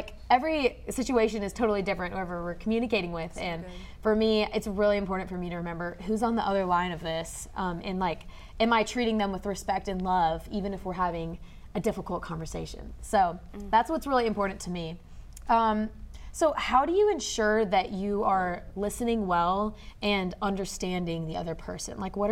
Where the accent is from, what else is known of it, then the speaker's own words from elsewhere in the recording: Nashville, Tennessee, United States; I'm also from Nashville, and I'm also 20.